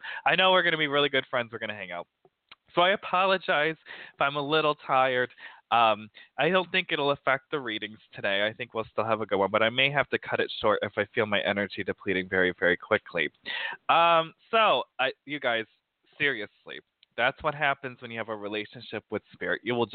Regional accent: South Bend, Indiana, United States; I mean, I grew up in South Bend, never River Park, but my college is here.

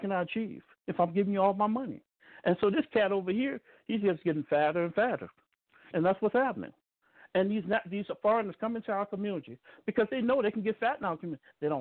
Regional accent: New Orleans, Louisiana, United States; now in Dallas, United States; I'm originally from New Orleans, and I had moved to Dallas, and I've been in Dallas for 20 years.

